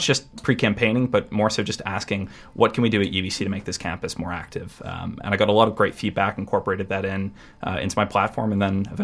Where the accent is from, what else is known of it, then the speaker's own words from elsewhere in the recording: United States; so I'm an international student, and I'm an American. I'll probably end up heading back to the States